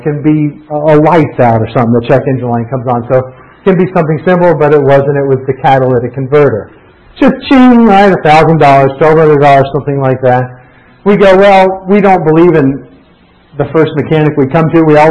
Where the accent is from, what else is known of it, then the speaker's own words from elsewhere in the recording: Florida, United States; now in New York, United States; We moved to New York and we're from Florida.